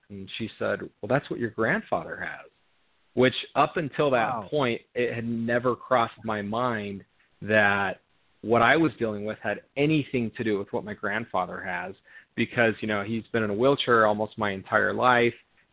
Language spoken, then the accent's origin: English; Utah, United States; also born or lived in South America / Europe; Originally from a ski town in Utah. So I grew up skiing, okay, and then crossed over to the dark side. But yeah, originally from Utah, but have lived in South America and Europe